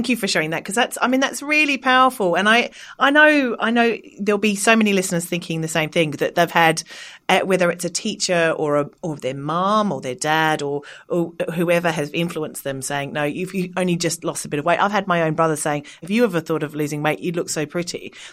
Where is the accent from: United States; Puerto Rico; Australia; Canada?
Australia; You don't have to say that even though I'm Australian.